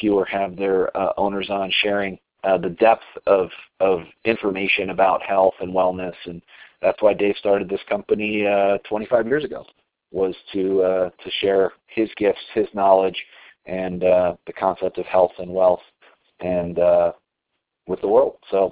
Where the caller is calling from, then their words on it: Colorado, United States; I am calling in from Colorado tonight.